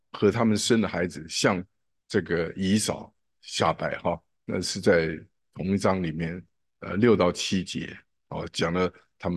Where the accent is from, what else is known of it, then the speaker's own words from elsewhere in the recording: China; 我们中国人有一句话讲做"莫齿难忘"